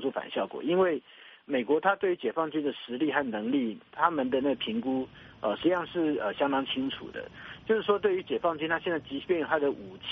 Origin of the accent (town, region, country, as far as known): Taiwan